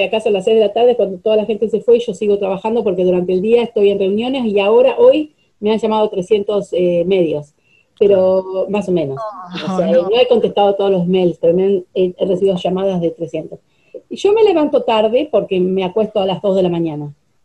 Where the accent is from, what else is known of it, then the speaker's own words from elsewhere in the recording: Argentina; now in United Kingdom; el Reino Unido me dio posibilidades de desarrollarme científicamente, que por X razón en Argentina no lo podía conseguir.